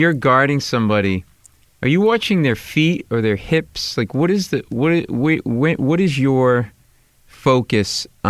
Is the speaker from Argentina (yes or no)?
no; New England, United States; Because you know, guys like I'm a Celtics fan. I grew up in New England.